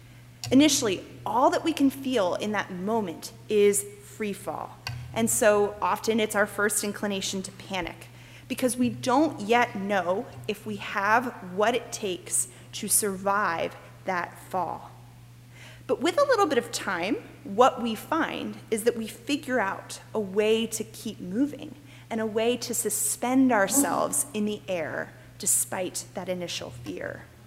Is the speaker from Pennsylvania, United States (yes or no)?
yes; Pennsylvania, United States; I wanted to make sure that I had easy, inexpensive transportation from where I grew up in Pennsylvania to wherever I was going to go to college.